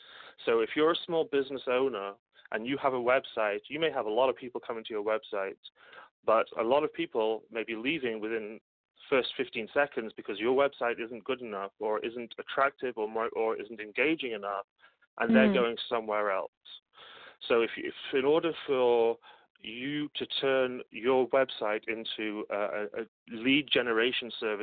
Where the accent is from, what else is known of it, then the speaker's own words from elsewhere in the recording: Manchester, North West England, United Kingdom; moved away as an adult; now in Detroit, United States; Well, I grew up in Manchester, England. I was born and raised there. I was there until I was 24. And then I met a girl from Michigan and we got married and I ended up living in Detroit.